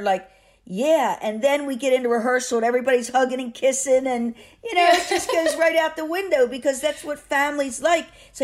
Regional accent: Baltimore, Maryland, United States; I came from Baltimore.

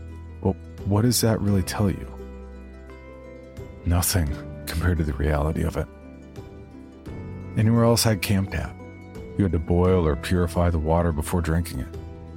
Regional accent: San Antonio, Texas, United States; I grew up in San Antonio, Texas, and this was as far from home as I could get.

